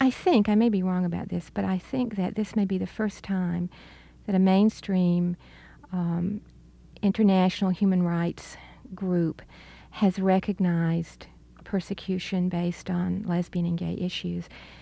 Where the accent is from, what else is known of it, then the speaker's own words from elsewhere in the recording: Alabama, United States; I grew up in the Deep South in Alabama during my teenage years were during the civil rights battles.